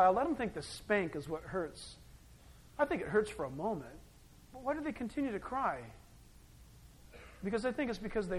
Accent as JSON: {"language": "English", "town": "San Diego", "region": "California", "country": "United States", "tie": "born or raised there", "said": "I was born and raised in San Diego"}